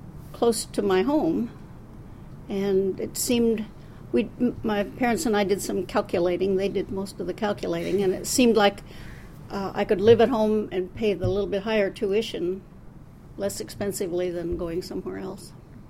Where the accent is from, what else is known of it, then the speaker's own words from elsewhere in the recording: Des Moines, Iowa, United States; I was born and raised in Des Moines and attended public schools here and then attended Drake University while I was still living at home.